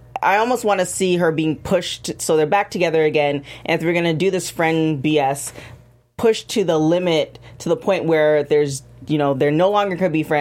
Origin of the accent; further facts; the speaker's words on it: Canada; That just really tickled me just because he's Canadian and, you know, I'm Canadian.